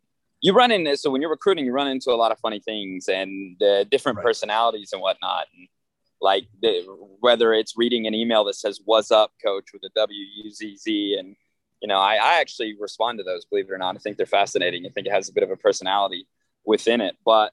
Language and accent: English; Oklahoma, United States; Oklahoma City Thunder. I'm from Oklahoma.